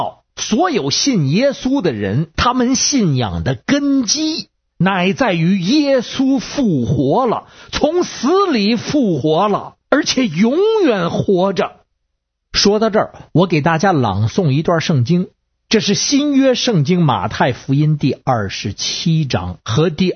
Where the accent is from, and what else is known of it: Beijing, China